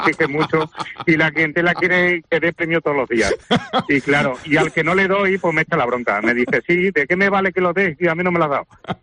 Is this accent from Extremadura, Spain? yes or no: yes; Extremadura, Spain; now in Burjassot, Spain; yo soy extremeño, por eso hay el acento ese que me ve, que me oyes.